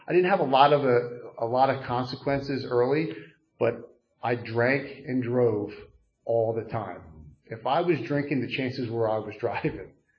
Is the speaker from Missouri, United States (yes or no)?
no; Pottstown, Pennsylvania, United States; But, you know, I grew up right down the street. I was, you know, born and raised in Pottstown, you know, middle-class family.